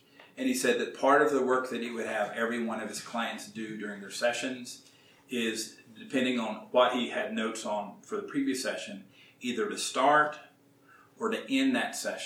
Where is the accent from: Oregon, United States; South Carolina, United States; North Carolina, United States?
North Carolina, United States; Gaston; Very near my hometown in Gaston, North Carolina